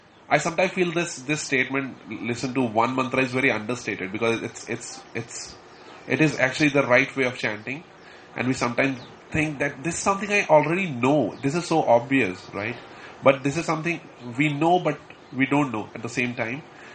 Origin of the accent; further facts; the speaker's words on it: Delhi, India; I'm from Delhi.